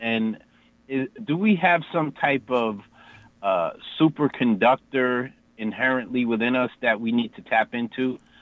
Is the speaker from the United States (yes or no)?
yes; Long Island, New York, United States; I'm from Long Island.